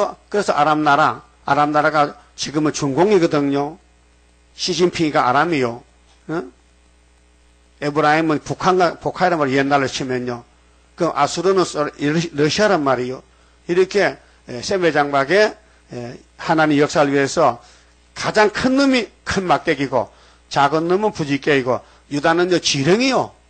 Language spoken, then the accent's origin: Korean; Uiseong, North Gyeongsang, South Korea; 어저께 경상북도 의성 우리 고향인데 기차가요 중앙선 기차가요 탈선했어요.